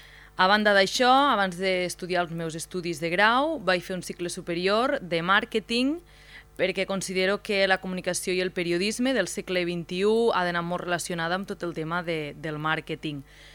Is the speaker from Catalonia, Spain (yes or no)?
yes; Arbeca, Catalonia, Spain; sóc d'Arbeca, tinc 25 anys, actualment no resideixo a Arbeca per qüestions de feina, però he nascut a Arbeca i sóc d'Arbeca.